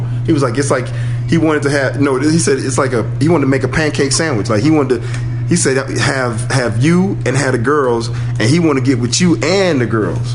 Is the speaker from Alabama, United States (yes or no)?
yes; Alabama, United States; I'm from Alabama.